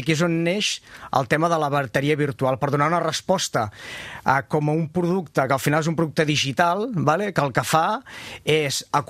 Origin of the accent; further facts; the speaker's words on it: Calella, Catalonia, Spain; now in Barcelona metropolitan area, Spain; jo soc de Calella de la Costa, no? En canvi, visc aquí a l'àrea metropolitana, no? A Calella tinc una caseta amb una tauladeta molt maca i, en canvi, aquí a l'àrea metropolitana vinc amb un pis